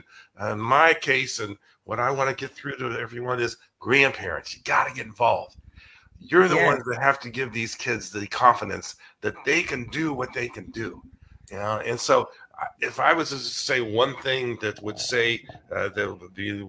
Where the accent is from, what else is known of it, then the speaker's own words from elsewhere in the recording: Zanesville, Ohio, United States; Well, Sharif, you need to know that I'm from Zanesville, Ohio. So we're from the same part of the world.